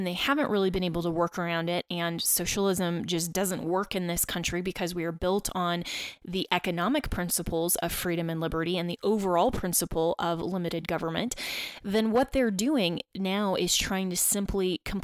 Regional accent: Colorado, United States; which would put such a significant burden on states like my home state of Colorado, where we have to drive everywhere. You know, when I was growing up, and every time I come back to Colorado, I'm used to driving 45 minutes to get anywhere.

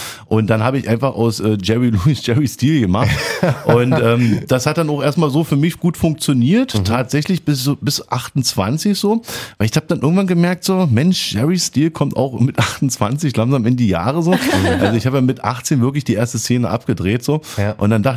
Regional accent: Berlin, Germany; als Berliner ist man natürlich tendenziell auch immer ein bisschen abenteuerlustig.

